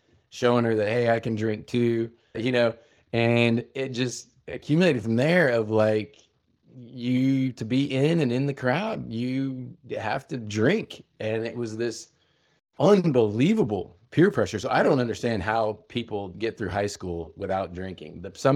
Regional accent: Midwest, United States; started so young with family growing up in the Midwest, Puritan work ethic, farmers coming, you know, land run, Oklahoma.

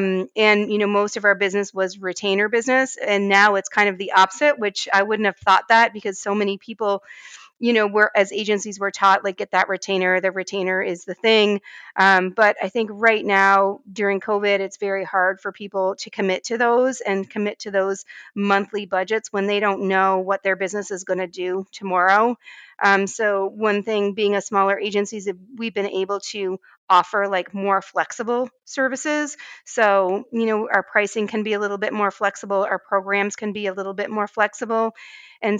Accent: Canada; moved away as an adult; now in United States; I came here from Canada in my early 20s to come work for an agency in Portland, Maine.

